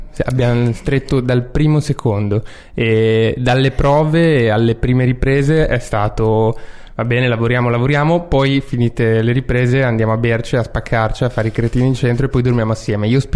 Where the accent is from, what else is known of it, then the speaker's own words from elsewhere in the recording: Emilia-Romagna, Italy; Io sono l'unico romagnolo purissimo di quel trio, perché io sono ravennate